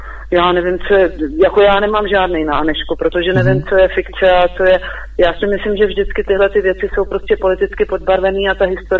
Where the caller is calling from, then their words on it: Prague, Czechia; Já jsem posluchačka z Prahy.